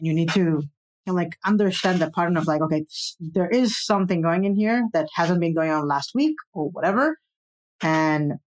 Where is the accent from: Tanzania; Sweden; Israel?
Israel; English is a second language; So I'm originally from Israel.